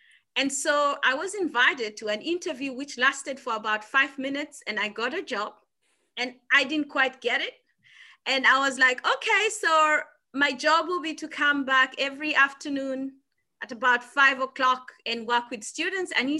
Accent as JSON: {"language": "English", "country": "Kenya", "tie": "born or raised there", "also_born_or_lived": "South Africa", "moved": "as an adult", "lives_now": "Manchester, United Kingdom", "said": "I am Kenyan, and I am born and bred in Kenya, went to school in Kenya, and in my 20s, I relocated to South Africa. And I lived and worked in South Africa until 2019, when I relocated from South Africa to the United Kingdom, where I am right now."}